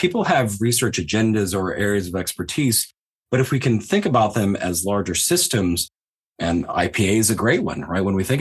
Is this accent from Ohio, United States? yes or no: yes; Ohio, United States; So I grew up in Southern Ohio, kind of rural Appalachia.